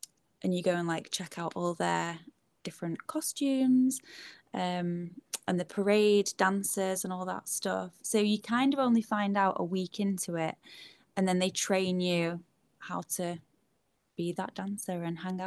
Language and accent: English; Manchester, North West England, United Kingdom; even though I'm from Manchester, so I had to, like, lug an entire life's worth of stuff down there